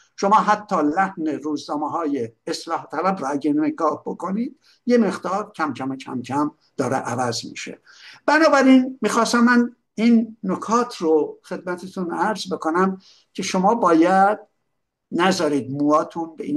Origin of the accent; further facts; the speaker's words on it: Khuzestan, Iran; من چون تو رودخونه کارون تمام بچگیم اونجا شنا کردم و میدونم تبدیل به یه جوب شده.